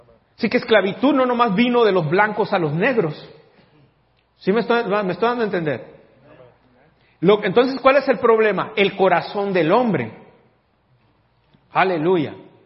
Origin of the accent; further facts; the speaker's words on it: Mexico; born there; muchos de nosotros que nacimos en México